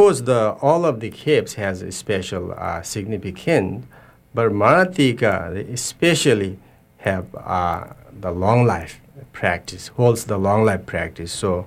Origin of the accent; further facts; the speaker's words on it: Solukhumbu, Koshi Province, Nepal; born there; English is a second language; I was born in Nepal, near the Mount Everest, Solukhumbu, and I was born with a Buddhist family in Nyingmapa traditions.